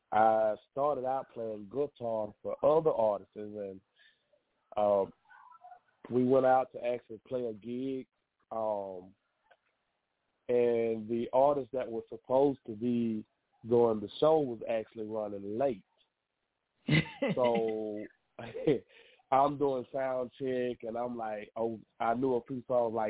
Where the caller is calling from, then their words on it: Laurel, Mississippi, United States; Laurel, Mississippi.